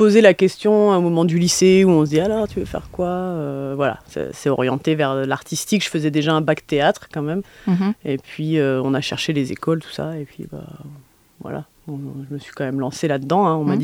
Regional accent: Chartres, Centre-Val de Loire, France; Je viens de Chartres, une petite ville au sud-ouest de Paris, 80 km.

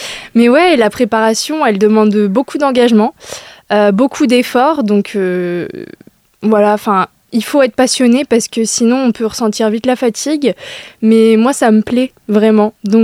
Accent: Bourgogne-Franche-Comté, France; J'ai 23 ans. Je suis originaire de la Nièvre. J'ai fait d'ailleurs mes études à Nevers, dont dans ce lycée à Raoul Folraud.

